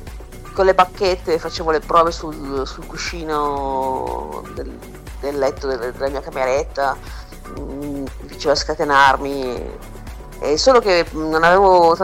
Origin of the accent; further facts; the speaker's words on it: Milan, Lombardy, Italy; born there; now in Monza, Italy; io sono nata a Milano proprio centro, e poi per un tot di tempo ho vissuto a Città Studi, e poi diciamo che mi sono spostata un po' fuori, adesso abito a Monza.